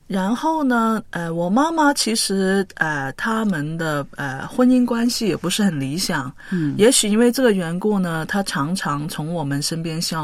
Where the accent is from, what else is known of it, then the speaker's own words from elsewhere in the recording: China; 我是在中国大陆长大的，所以呢从小是接受无神论的教育。